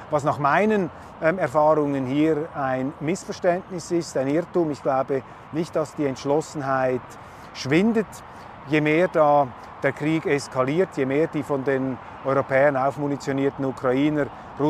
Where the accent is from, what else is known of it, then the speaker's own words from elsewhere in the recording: Switzerland; wie wenig Kritik einem da entgegenschlägt, auch als Schweizer